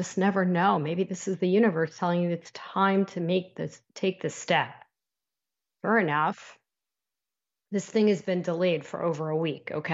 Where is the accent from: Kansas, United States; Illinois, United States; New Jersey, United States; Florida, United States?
New Jersey, United States; accent: New Jersey; I have, you could tell when my accent turns to New Jersey, who I've been talking to.